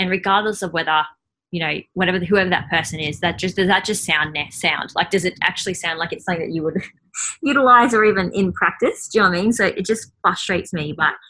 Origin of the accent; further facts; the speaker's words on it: Australia; Now dietitian spelled with a T, not a C. We're Australian, not American.